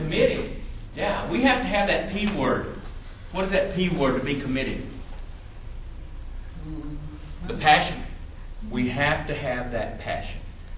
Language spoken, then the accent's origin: English; Marfa, Texas, United States; Me growing up in Marfa, Texas, I ate that up, right?